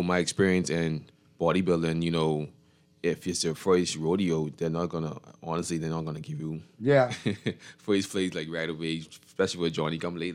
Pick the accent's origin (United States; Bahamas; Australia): Bahamas; to represent my country, my hometown, that's an accomplishment for me. And that speaks volume for the caliber of the audience what's here in the Bahamas